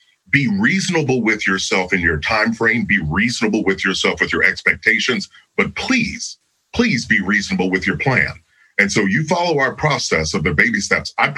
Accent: Kentucky, United States; I grew up in Kentucky, so there are fields everywhere.

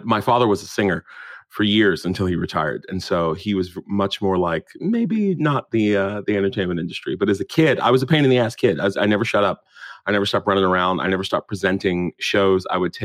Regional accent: West Virginia, United States; And so especially growing up in West Virginia as a Black kid, and I was a big kid.

